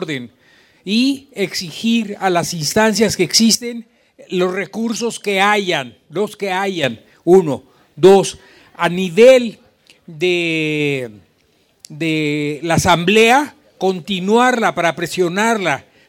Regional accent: Coyoacán, Mexico City, Mexico; soy de Girasoles, de aquí de Coyoacán.

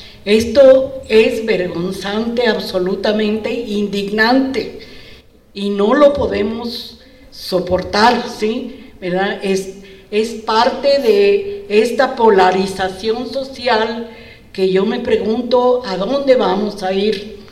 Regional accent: Mexico

